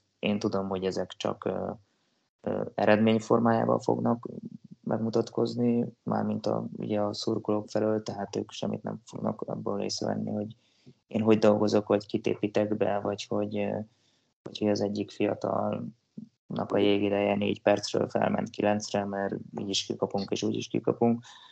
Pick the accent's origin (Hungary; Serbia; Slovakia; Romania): Hungary; Tatabánya, Komárom-Esztergom; now in Székesfehérvár, Hungary; Pont így, ahogy mondtad. Én Tatabányán nőttem fel, és...